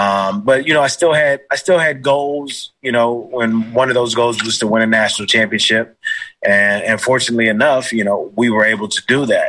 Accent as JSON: {"language": "English", "town": "Miami", "region": "Florida", "country": "United States", "tie": "born or raised there", "said": "growing up, I was born in Miami, Florida. So I was a Miami Hurricanes and I was a Florida State fan."}